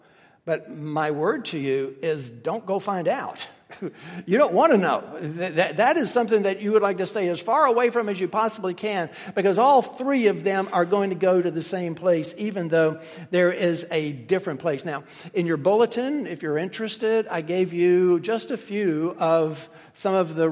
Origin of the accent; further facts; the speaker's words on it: Tennessee, United States; I'm from Tennessee, so we don't do this in Tennessee.